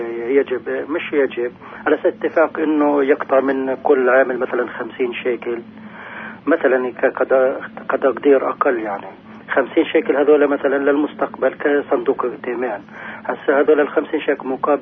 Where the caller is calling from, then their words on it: Nablus, West Bank, Palestine